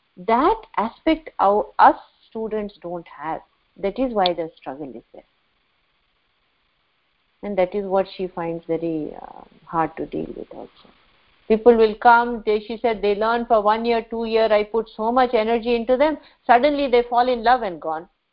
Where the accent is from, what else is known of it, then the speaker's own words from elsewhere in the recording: Bilaspur, Chhattisgarh, India; English is a second language; And in her house in Bilaspur, which happens to be my hometown actually.